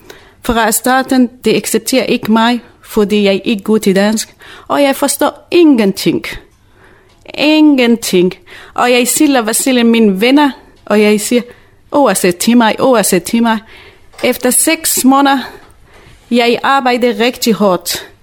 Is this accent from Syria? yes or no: yes; Syria; Danish is a second language; now in Denmark; Jeg kommer fra Syrien. … jeg kommer fra Syrien. Jeg er kurder. Jeg bor i Nord-Syrien. Jeg har flygtet til Danmark i 2009